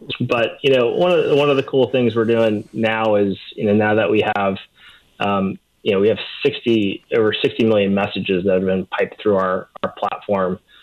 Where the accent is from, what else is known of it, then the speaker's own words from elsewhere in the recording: Louisiana, United States; I'm born and raised in South Louisiana, so I'm partial there.